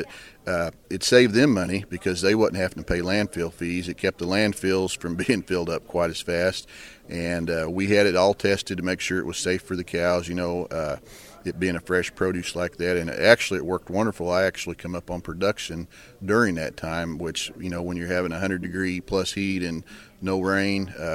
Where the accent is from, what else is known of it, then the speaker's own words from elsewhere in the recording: Missouri, United States; I'm from Wright County, Missouri. I farm about 220 acres, 13 miles north of Mountain Grove.